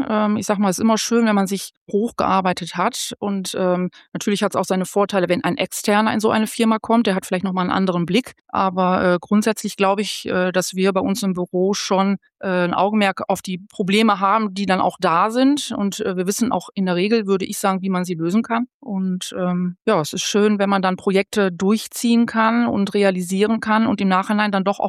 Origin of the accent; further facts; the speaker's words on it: Emmerich, North Rhine-Westphalia, Germany; Ich bin in Emmerich zur Schule gegangen, habe dort mein Abi gemacht und auch meine Ausbildung.